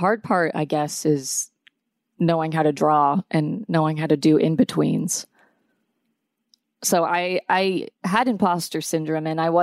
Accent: Atlanta, Georgia, United States; also born or lived in New York; because I grew up in Atlanta and I always knew like Turner and Cartoon Network were around and within reach, theoretically.

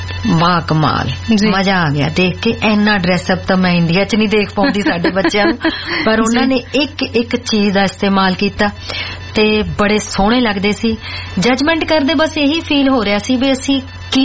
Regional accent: Punjab, India; moved away; ਲੱਗਦਾ ਹੀ ਨਹੀਂ ਕਿ ਮੈਂ ਇੰਡੀਆ ਤੋਂ ਪੰਜਾਬ ਤੋਂ ਬਾਹਰ ਆਈ ਹਾਂ।

